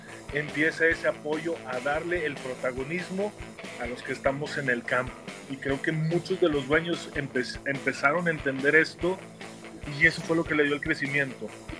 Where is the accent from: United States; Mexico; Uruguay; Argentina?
Mexico; Pero yo como mexicano, yo veo un extranjero que me viene a dar competencia